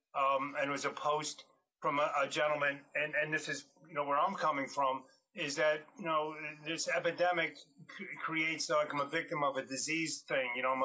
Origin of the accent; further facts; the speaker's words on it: Philadelphia, Pennsylvania, United States; I'm from Philadelphia. I'm familiar with the Northeast Corridor.